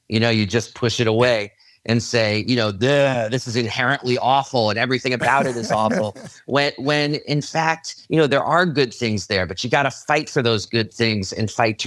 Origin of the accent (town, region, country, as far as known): New York City, New York, United States; born or raised there